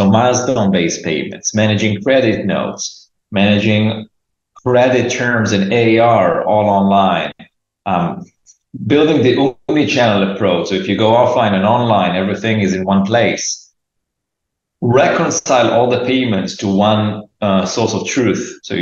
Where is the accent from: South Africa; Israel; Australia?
Israel; moved away as an adult; now in New York, United States; Generally, my background, I'm an Israeli. I grew up in Israel, moved to New York. I lived here with my wife and beautiful kid. And yeah, like a classic Israeli, I was in the army.